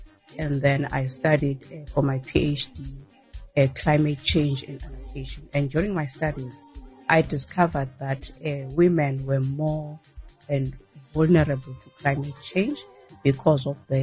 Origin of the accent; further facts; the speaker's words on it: Eastern Cape, South Africa; born there; I've got two surnames. I was born in the Eastern Cape, former Transkei.